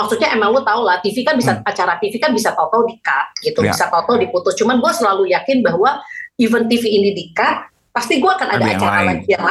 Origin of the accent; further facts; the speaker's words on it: Jakarta, Indonesia; Kita udah punya rumah, kita udah punya semuanya di Jakarta. Kita juga berdua besar di Jakarta.